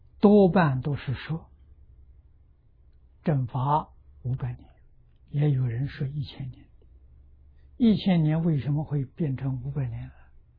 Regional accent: China; 我们中国人算虚岁，外国人算实足年龄

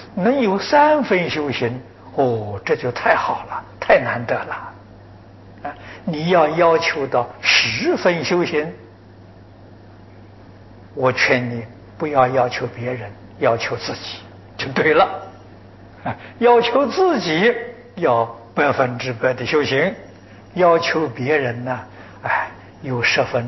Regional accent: China; 我们中国人造弥勒菩萨像呢，是造布袋和尚像

